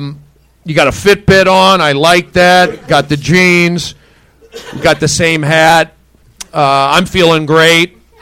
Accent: Los Angeles, California, United States; And I grew up here in Los Angeles

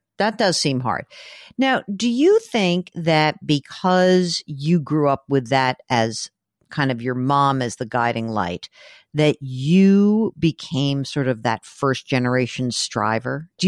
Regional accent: New York, United States; Come on, wait. We're New Yorkers. We want to hear.

